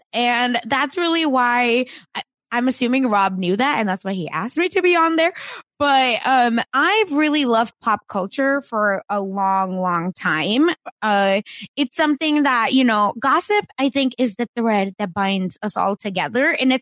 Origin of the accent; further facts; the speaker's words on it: Mumbai, Maharashtra, India; And then I am from Mumbai, which is where Bollywood is.